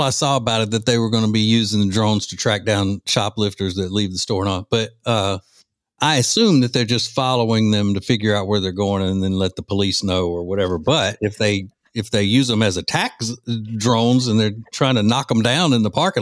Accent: Louisiana, United States; You know, the part of the state I'm from is not Cajun. You know, I'm from the central northern part of the state, and then South Louisiana is Cajun.

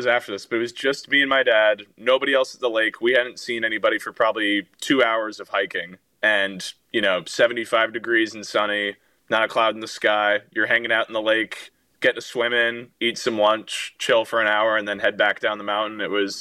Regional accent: California, United States; I was a big Warriors fan growing up in the Bay Area.

